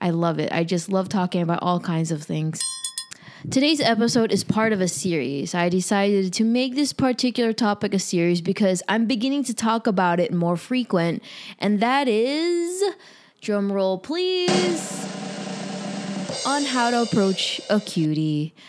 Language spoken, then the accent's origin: English; Philippines; "Are you Vietnamese?" Me. "No, I'm Filipino."